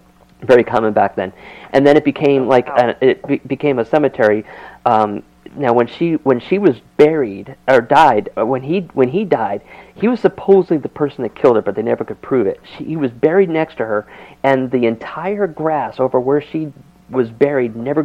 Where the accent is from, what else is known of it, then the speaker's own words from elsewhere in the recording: Bristol, Connecticut, United States; Because I was born and raised in Bristol, Connecticut